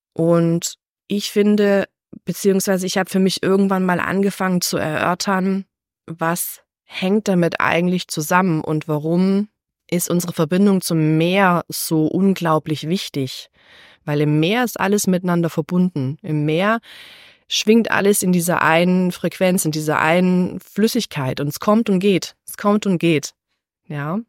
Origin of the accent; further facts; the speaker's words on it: Texas, United States; Und jetzt bin ich groß geworden in den USA. Und zwar in Texas, wo wir, seit ich denken kann, einen Pool im Garten hatten.